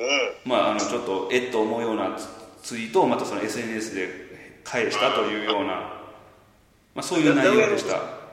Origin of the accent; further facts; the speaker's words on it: Osaka, Japan; なんかこう大阪人としては嬉しいですけど